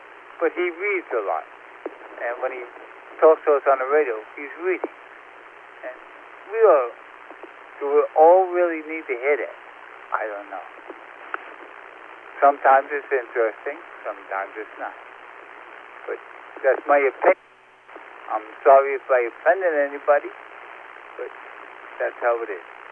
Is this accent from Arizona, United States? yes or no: no; Brooklyn, New York, United States; born there; Can't help myself. I was born in Brooklyn.